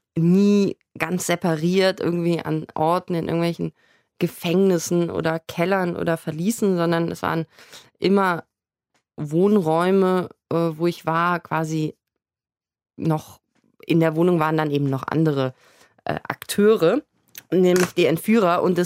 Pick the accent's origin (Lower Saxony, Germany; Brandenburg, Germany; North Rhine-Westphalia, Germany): North Rhine-Westphalia, Germany; Bonn; Also es ist so, ich komme aus Bonn und bin mit Laura eben dort zur Schule gegangen.